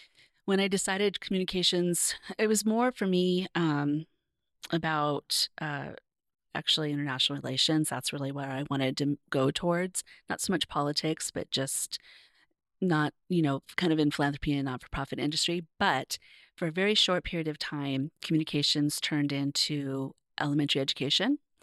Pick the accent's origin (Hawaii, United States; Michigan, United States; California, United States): California, United States; Visalia; also born or lived in Orange County; I moved around a lot as a child, but mostly my younger years were in Orange County. And then I spent my junior high and high school years in Central California in a town called Visalia.